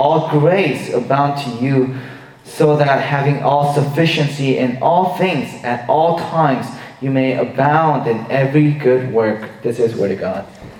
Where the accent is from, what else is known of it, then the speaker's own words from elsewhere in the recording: Texas, United States; And I'm from Texas, so I don't really understand why the rent is so expensive here.